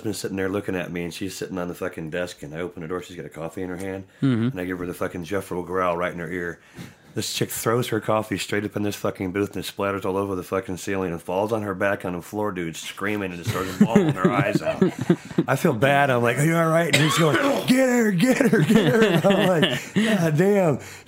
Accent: Hollywood, California, United States; And I was like, I'm from Hollywood. He goes, I know where you're from.

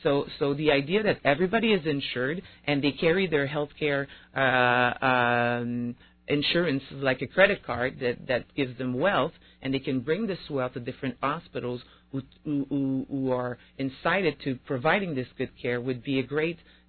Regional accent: Canada; now in United States; although I'm from Canada, we recently became American citizens.

